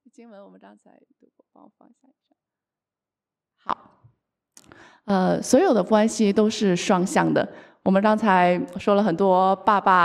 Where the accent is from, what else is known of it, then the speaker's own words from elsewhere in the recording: Jilin, China; now in Qingdao, China; 那我工作的时候很多人知道我是在山东青岛工作，但我的老家是在东北，在吉林。